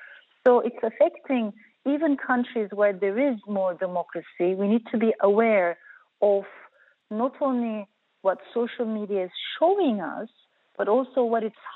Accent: Turkey; also born or lived in Strasbourg, France; My mother brought me to Turkey because for her, Turkey was motherland. For me, it was a new country to discover. And we came to a very conservative, very patriarchal neighborhood in Ankara. This was my grandmother's house.

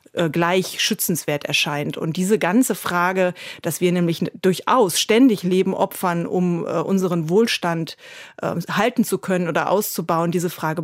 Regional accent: Münster, North Rhine-Westphalia, Germany; born there; Richtig, also ich bin in Münster geboren, bin dann aber recht früh mit meiner Familie in die Suburbs gezogen.

